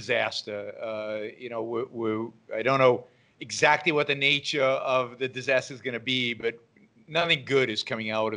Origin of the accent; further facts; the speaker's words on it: Israel; English is a second language; moved away as an adult; now in United States; Born and raised in Israel, served in the Israeli Army, undergraduate engineering out of Israel, came to the U.S. in 1987, a long time ago.